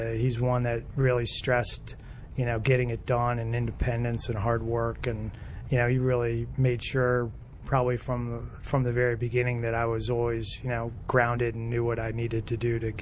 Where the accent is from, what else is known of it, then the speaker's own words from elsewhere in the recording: Kensington, Maryland, United States; I'm local. Grew up in Kensington.